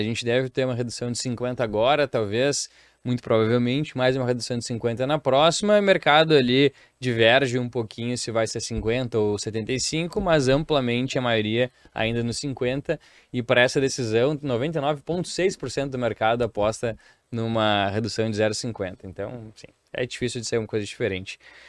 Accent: Rio Grande do Sul, Brazil; Para nós aqui, que somos gaúchos, 20 de setembro é o dia que a gente comemora

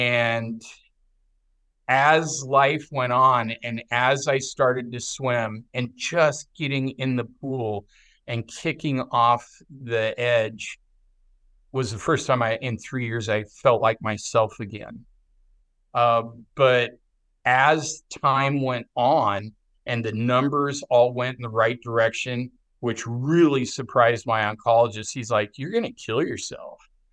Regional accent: Oregon, United States; I remembered a 30-year-old dream that I'd had of swimming the longest river in my home state of Oregon, the Willamette.

